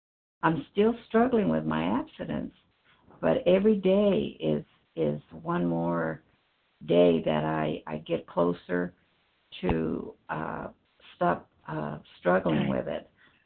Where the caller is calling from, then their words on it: Idaho, United States; Yes, I'm calling from Idaho, and it's Pacific time.